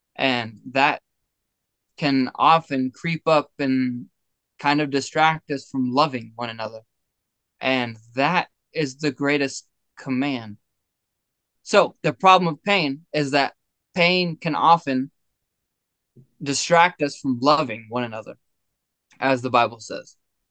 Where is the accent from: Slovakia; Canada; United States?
United States; Texas; born there; I am currently 28 years old. I was born in Texas. I have lived in over 28 states in my life, just by moving around